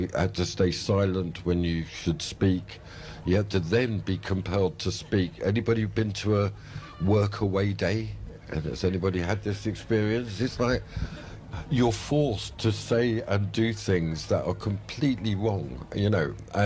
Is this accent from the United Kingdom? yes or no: yes; Stamford Hill, London, United Kingdom; I mean, I come from Stamford Hill, you were saying earlier.